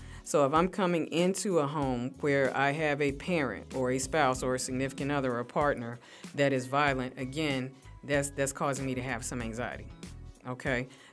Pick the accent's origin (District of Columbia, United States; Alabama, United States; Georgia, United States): Alabama, United States; Birmingham; I actually, I'm from Birmingham, Alabama.